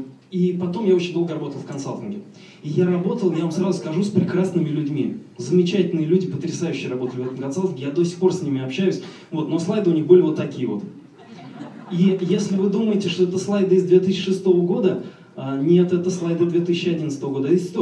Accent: Russia; born there; я хотя родился в СССР и, как бы, ну, считаю себя русским человеком

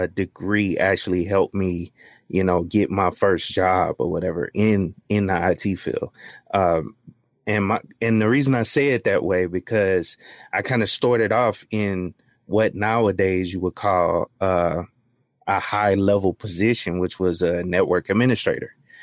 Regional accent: Baton Rouge, Louisiana, United States; I grew up in Baton Rouge. So that's, yeah, it's like an hour away from New Orleans.

